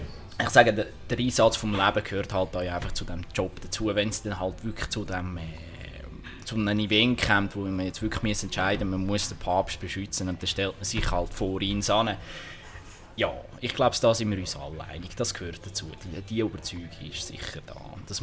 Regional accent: Obwalden, Switzerland; ich bin jetzt auch hier in Obalden aufgewachsen, eher ländlich.

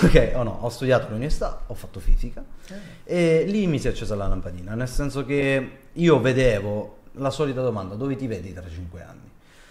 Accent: Calabria, Italy; io essendo calabrese, mi hanno offerto un lavoro come ragioniere di magazzino.

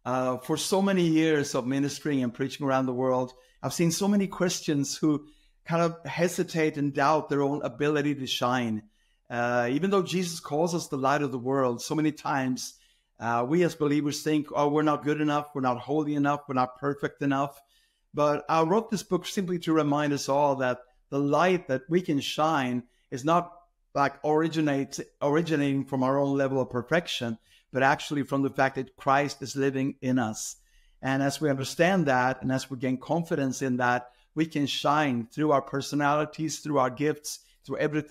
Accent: Sweden; English is a second language; I grew up in the Lutheran Church of Sweden, well, hence the accent. And my father was a priest. So I was raised in a Lutheran church, which is the state church.

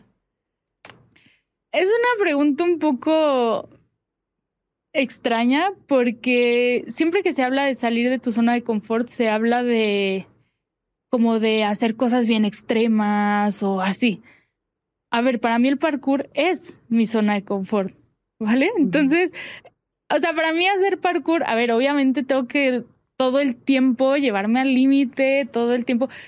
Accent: Ajusco, Mexico City, Mexico; Bueno, yo crecí en el Ajusco y te digo, o sea, mi jardín era más grande que mi casa.

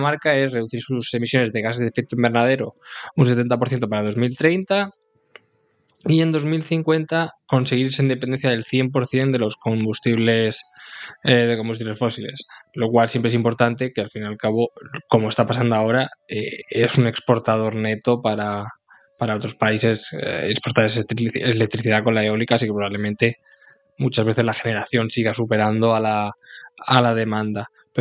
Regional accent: Castilla-La Mancha, Spain; yo voy a mi pueblo y al final en La Mancha creas con, ¿no?, con toda la identidad cultural de los molinos

